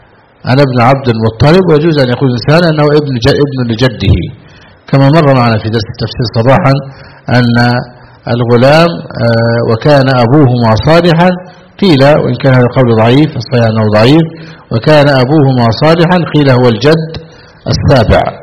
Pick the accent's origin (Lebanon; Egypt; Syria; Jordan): Egypt; كما في بلدنا مصر مثلا 2.5%، لا مانع